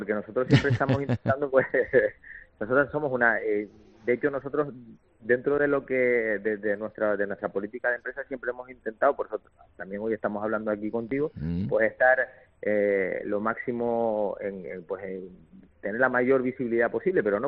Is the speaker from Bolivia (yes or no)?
no; Canary Islands, Spain